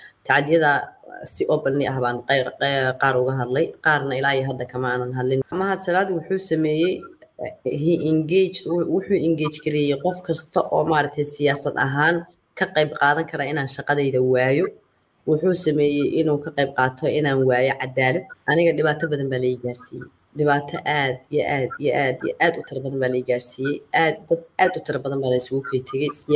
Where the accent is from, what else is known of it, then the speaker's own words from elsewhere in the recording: Geneva, Switzerland; waxaan ahay gabar Soomaaliyeed, waxaan ahay hooyo, waxaan ahay dhalinyaradii dibadda ku soo kortay. Waxaan ku soo koray magaalada Geneva